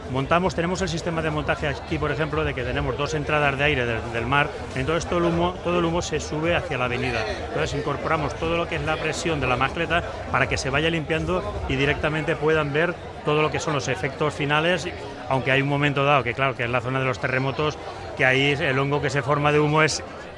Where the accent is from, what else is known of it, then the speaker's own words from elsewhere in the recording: Valencia, Valencian Community, Spain; now in Alicante, Spain; aunque yo sea de Valencia